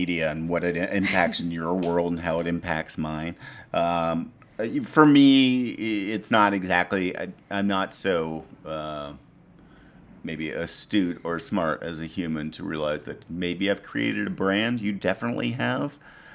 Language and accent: English; Ottawa, Ontario, Canada; also born or lived in American South; I grew up in Ottawa, Canada, but then spent a lot of time in the American South.